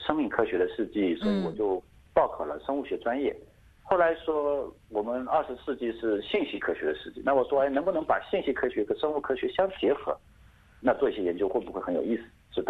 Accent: Wenzhou, Zhejiang, China; now in Australia; 我是浙江人，我的家乡在温州。我是在1999年的时候考入浙江大学

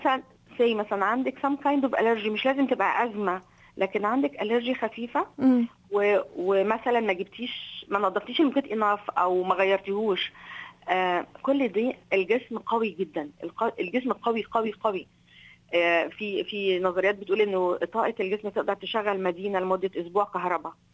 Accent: Egypt; احنا كمصريين

